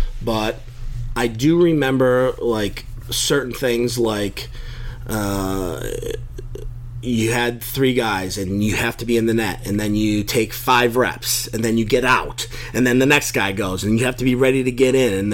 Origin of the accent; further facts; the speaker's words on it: Buffalo, New York, United States; So I grew up in Buffalo, New York